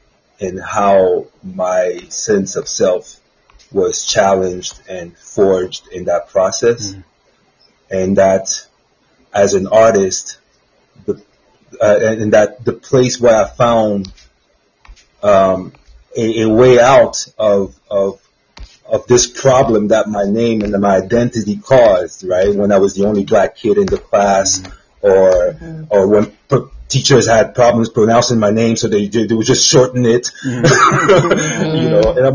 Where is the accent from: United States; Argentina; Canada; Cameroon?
Cameroon; but I'm not French. I'm from Cameroon. I was born in Cameroon. And so, I remember growing up, I went to a French, school back home